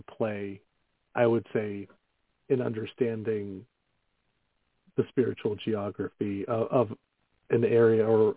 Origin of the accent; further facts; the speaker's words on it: Pennsylvania, United States; I mean, I come from Pennsylvania, where there are things like, you know, Civil War reenactments and Gettysburg